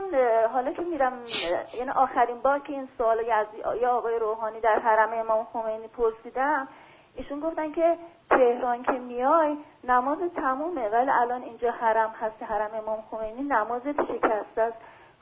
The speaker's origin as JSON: {"language": "Persian", "town": "Khorramshahr", "region": "Khuzestan", "country": "Iran", "tie": "born or raised there", "also_born_or_lived": "Tehran", "moved": "as an adult", "lives_now": "Karaj, Iran", "said": "من متولد تهران هستم، تا 9 سالگی تهران بودم، بعد رفتم خرمشهر تا 22 سالگی اونجا بودم، بعدش هم که اومدیم کرج و الان تا الان کرج هستیم."}